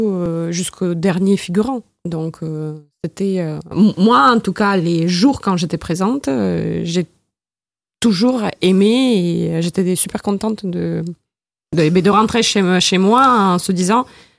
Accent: Russia; now in Bergerac, France; moi je viens de Russie, mais autrement, ça fait 20 ans que j'habite à côté de Bergerac, donc oui, je viens du coin.

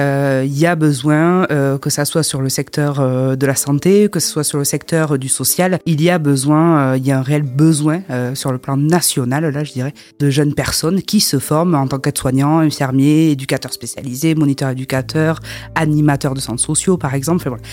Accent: Nouvelle-Aquitaine, France; Oui, et puis en plus, je suis du Lot-et-Garonne aussi.

